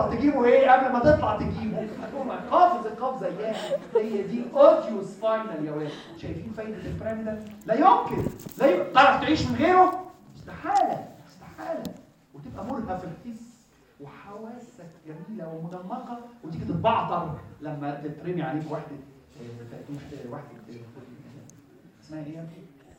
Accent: Egypt; now in Jordan; أنا ما سمعتهاش هنا كتير في الأردن، لكن في عندنا في مصر نوع معين من السايرنز

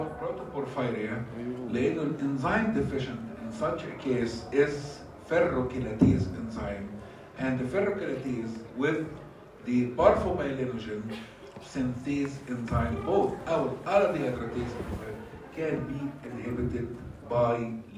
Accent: Egypt; تعودنا ان احنا مو عندنا في مصر خد الباب وراك

